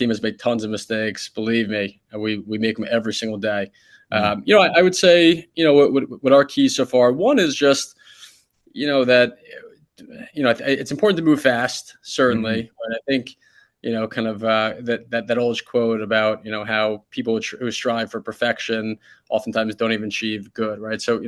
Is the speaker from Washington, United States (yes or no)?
no; New York City, New York, United States; Yeah, so I grew up in New York City, and so a lot of my collection happens to be based on athletes or things that are meaningful to me from my childhood in New York City.